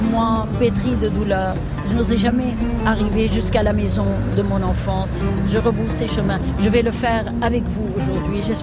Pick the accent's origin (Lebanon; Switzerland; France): Lebanon; Beirut, Beirut Governorate; On va monter vers Achrafi, là où j'ai grandi, là où j'ai vécu mon enfance.